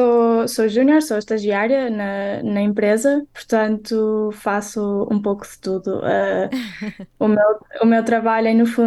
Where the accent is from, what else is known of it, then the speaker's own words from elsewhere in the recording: Porto, Norte, Portugal; Eu sou do Porto, portanto, estudar para Braga ou seja, mudar-me para outra cidade